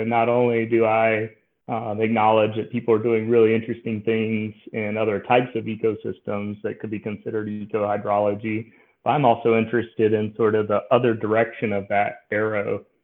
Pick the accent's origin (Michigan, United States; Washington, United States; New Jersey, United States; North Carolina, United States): North Carolina, United States; Charlotte; So that's me. I actually grew up in Charlotte. My parents moved from Robeson County to Charlotte